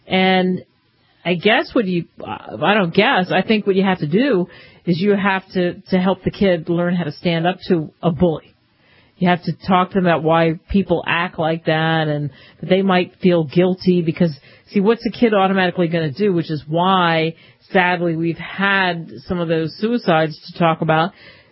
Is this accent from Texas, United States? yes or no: no; New Jersey, United States; I'm from Jersey, can you tell? We love those things.